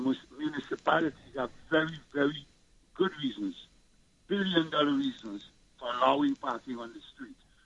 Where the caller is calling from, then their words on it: Brooklyn, New York, United States; Yeah, and I'm calling from Brooklyn.